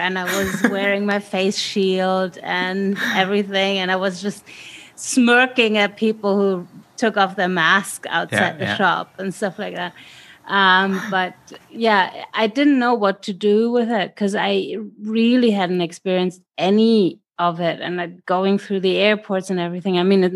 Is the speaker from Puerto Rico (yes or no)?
no; Germany; English is a second language; And here in my hometown, you walk anywhere and you basically have 2 meters around you, and you're not, it's just much more spread out.